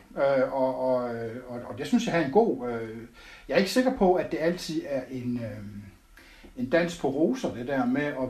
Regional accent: Odense, Region of Southern Denmark, Denmark; Fordi mine forældre drev faktisk nogle farvehandlerbutikker i Odense, hvor jeg stammer fra.

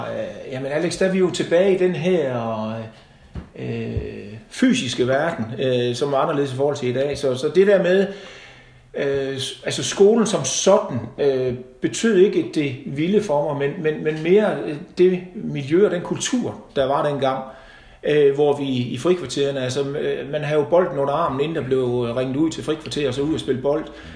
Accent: Silkeborg, Central Denmark Region, Denmark; jeg er født og opvokset i Silkeborg

